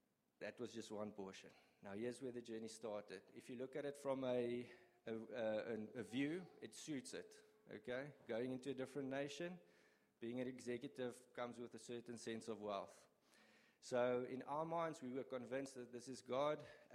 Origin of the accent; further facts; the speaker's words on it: Kempton Park, Gauteng, South Africa; now in Langebaan, South Africa; We are originally from Kempton Park. We've been married for 8 years. And we moved to Langebaan about four or five years ago.